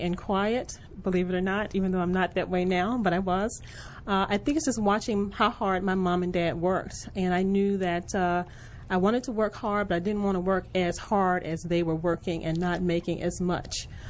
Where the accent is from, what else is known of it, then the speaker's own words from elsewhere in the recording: Birmingham, Alabama, United States; Birmingham, Alabama. Went to the public school system there in Alabama. I'm the youngest of five children.